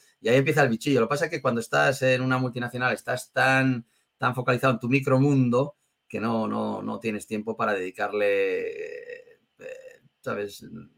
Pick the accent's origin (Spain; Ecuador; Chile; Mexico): Spain; Asturias; also born or lived in Seville; Soy nacido en Sevilla, pero asturiano de adopción, porque con menos de 2 años ya me trasladé a Asturias y allí crecí hasta los 17.